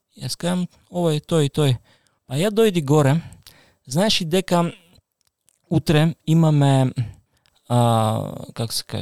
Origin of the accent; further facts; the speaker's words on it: Mihaylovgrad, Montana Province, Bulgaria; Тоа беше во мојот роден град